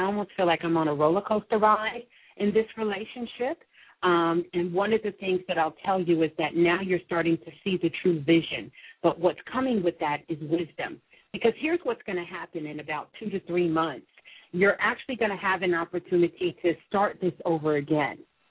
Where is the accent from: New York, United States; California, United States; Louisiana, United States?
New York, United States; Brooklyn; I'm from Brooklyn. I'm from Brooklyn, Brooklyn.